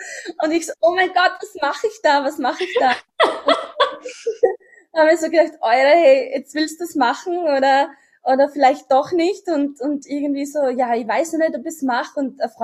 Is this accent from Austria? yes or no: yes; Austria; ich komme aus Österreich, das hört man wahrscheinlich